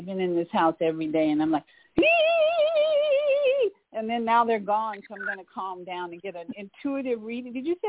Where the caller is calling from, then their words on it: Orlando, Florida, United States; in Orlando, Florida. A little chilly down here right now